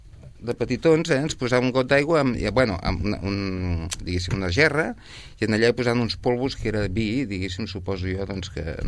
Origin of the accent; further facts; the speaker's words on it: Sabadell, Catalonia, Spain; born there; Jo vaig néixer a Sabadell.